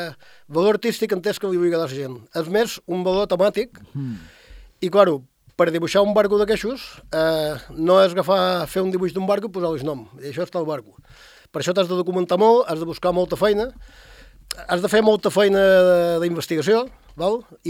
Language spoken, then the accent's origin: Catalan; Ibiza, Balearic Islands, Spain; jo record que era petit, ja vaig créixer a Eivissa